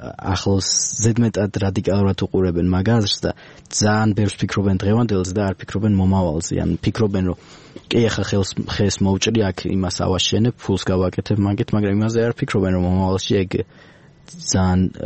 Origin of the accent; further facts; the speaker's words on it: Tbilisi, Georgia; შელბა ადრე იყო თბილისში მწვანე და ხასხას მაგრამ მე რაც ცხოვრობ მე რაც დავიბადე დიდად მწვანე არ იყო